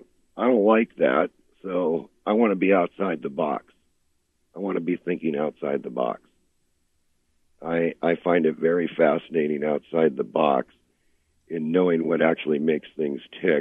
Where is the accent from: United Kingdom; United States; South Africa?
United States; It's, after all, I'm an American.